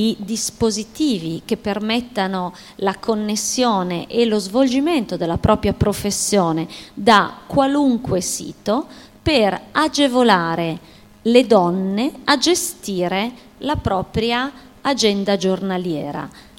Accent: Milan, Lombardy, Italy; io sono di Milano, ho l'ufficio a Milano, anche se spessissimo sono a Roma.

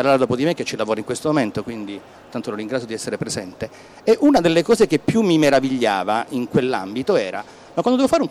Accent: Southern Italy, Italy; first language Italian; io non sono madrelingua, vengo dalla Magna Grecia, sono madrelingua italiano e con l'inglese vado male.

